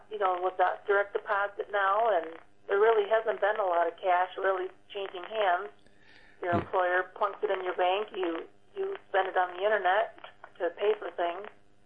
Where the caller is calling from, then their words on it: Wisconsin, United States; Hi, this is … from Wisconsin.